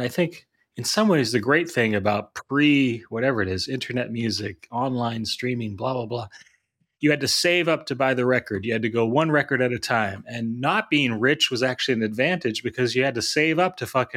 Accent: Boston, Massachusetts, United States; I grew up in Boston, Hampton Beach. So semi-trashy beachfront area.

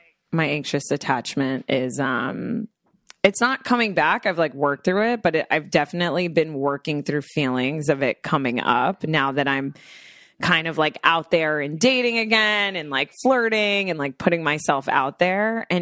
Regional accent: Florida, United States; I am not a cold plunge. I'm from Florida.

